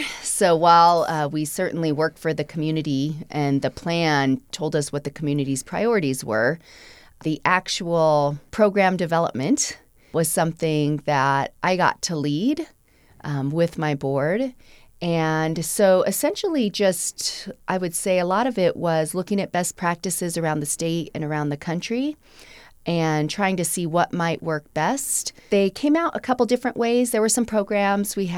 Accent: Powell, United States; So just because I'm from Powell, I definitely didn't know them in this capacity.

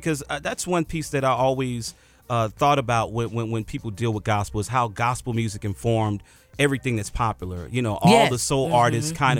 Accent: the South, United States; And, you know, I'm from the South

